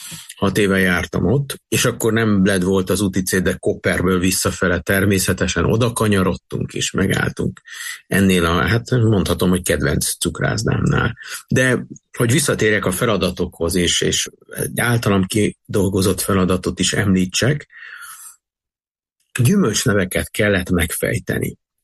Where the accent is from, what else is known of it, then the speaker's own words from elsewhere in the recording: Miskolc, Borsod-Abaúj-Zemplén, Hungary; én pedig ugye miskolci vagyok